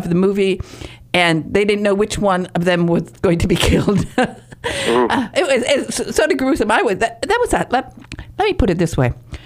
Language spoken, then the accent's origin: English; Michigan, United States; I'm from the Northern Peninsula of Michigan. We're called Youpers, and there aren't that many people up there.